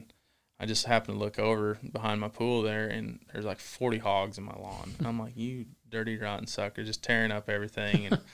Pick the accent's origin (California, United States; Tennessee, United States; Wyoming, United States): Wyoming, United States; Like, I grew up in Wyoming, so I grew up in high school and that around like 3 or 4 resorts.